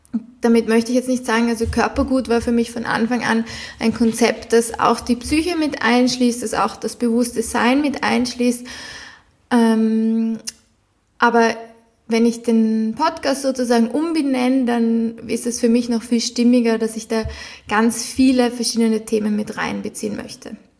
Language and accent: German; Vienna, Austria; Ich bin zum Beispiel in Wien geboren, habe bis jetzt immer in Wien gewohnt